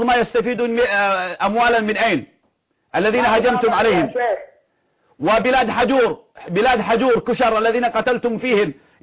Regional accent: Yemen; المرأة تمشي عيب وعار عندنا في اليمن

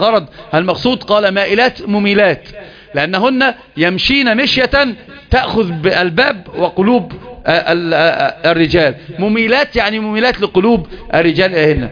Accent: Upper Egypt, Egypt; لكن الحمد لله أنا صعيدي والصعيدة كلهم من جزيرة العرب

